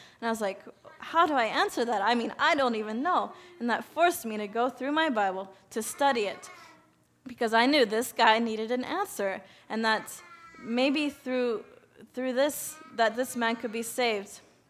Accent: United States; And I was like, "Hi, you know, I'm from America too."

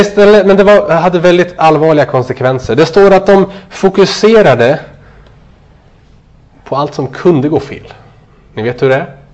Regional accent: Sweden; Jag beklagar, för jag är svensk.

